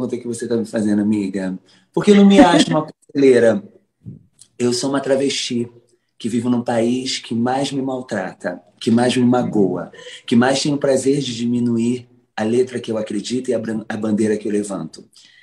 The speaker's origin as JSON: {"language": "Portuguese", "region": "Rio de Janeiro", "country": "Brazil", "lives_now": "São Paulo, Brazil", "said": "Eu sou carioca, mas hoje eu vivo em São Paulo"}